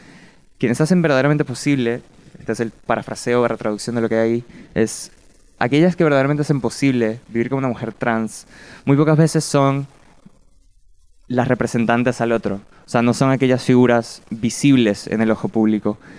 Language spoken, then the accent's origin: Spanish; Venezuela; pensé un poco en pues nada, mi tierra materna y pensé, no sé, venir a cantar Pajarillo o Alma Llanera, temas típicos de Venezuela